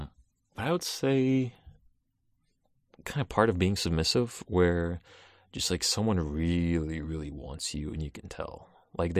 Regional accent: Russia; moved away; I was born in Russia, and I grew up there for a little while

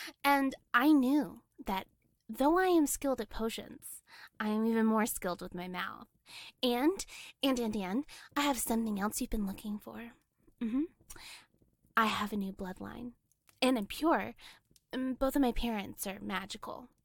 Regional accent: United States; I come from America. I graduated from Illinois last year, and I am raring to go.

